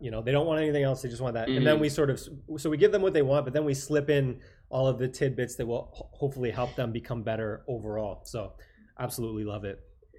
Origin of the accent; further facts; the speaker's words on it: East Coast, United States; also born or lived in Chicago / California; because I'm from the East Coast, but I also lived in Chicago for a while, which is central. Then I was in California for a while.